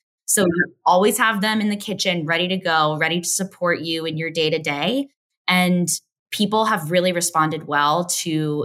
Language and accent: English; Denville, New Jersey, United States; Like I'm from Denville, New Jersey, for example.